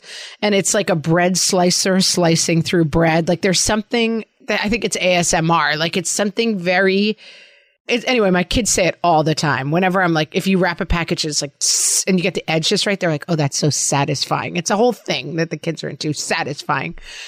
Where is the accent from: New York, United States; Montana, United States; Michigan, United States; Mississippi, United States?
New York, United States; accent: New York; I have, you know, my New York accent people don't like.